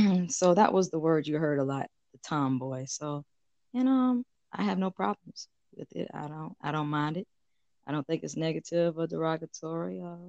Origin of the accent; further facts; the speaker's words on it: Miami, Florida, United States; also born or lived in Augusta; I am from Miami originally, military brat. Ended up in a small city called Augusta, Georgia, and making my way to Charlotte, to the new city.